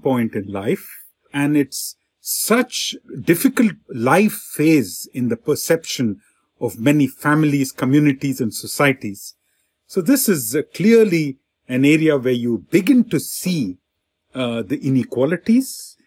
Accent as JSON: {"language": "English", "country": "India", "tie": "born or raised there", "said": "growing up in India, it's not a very, at that time, you know, in the 60s, my parents never hugged"}